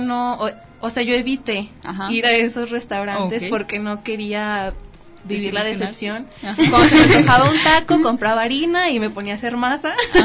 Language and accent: Spanish; Mexico; éramos 3 mexicanas en esa clase